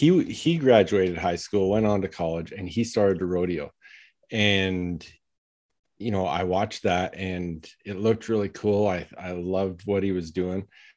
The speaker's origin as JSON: {"language": "English", "region": "Alberta", "country": "Canada", "tie": "born or raised there", "said": "growing up in Southern Alberta, I grew up on a farm and I really followed my brother's footsteps my entire life."}